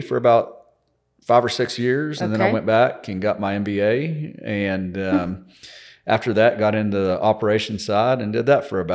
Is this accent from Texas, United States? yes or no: yes; Borger, Texas, United States; now in Lubbock, United States; So I grew up in Borger and graduated high school, came to Texas Tech and stayed here.